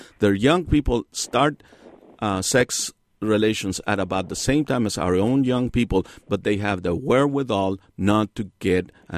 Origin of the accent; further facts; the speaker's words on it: Mexico; now in United States; I came into the United States in 1960. I'm originally from Mexico.